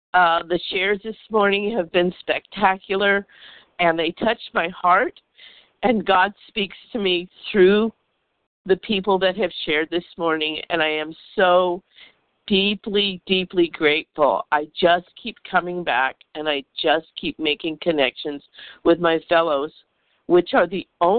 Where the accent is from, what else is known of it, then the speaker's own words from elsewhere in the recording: California, United States; I'm from California